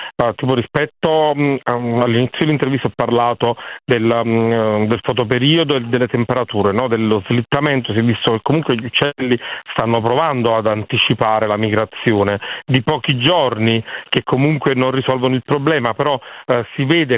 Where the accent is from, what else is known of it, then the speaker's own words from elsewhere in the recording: Naples, Campania, Italy; se devo passeggiare per la periferia di Napoli, perché sono napoletano